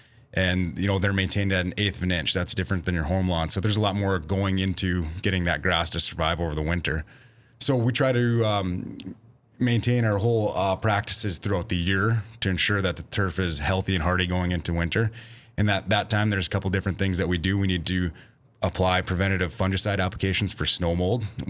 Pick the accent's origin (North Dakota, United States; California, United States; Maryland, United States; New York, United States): North Dakota, United States; New Salem; I grew up in a rural community, though. I'm from New Salem, North Dakota, just down the road. So I think us in North Dakotans, we have that agricultural background.